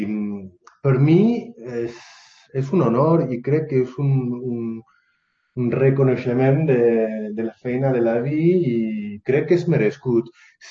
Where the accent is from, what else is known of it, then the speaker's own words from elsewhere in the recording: Catalonia, Spain; som català, que tenim la nostra llengua i cultura.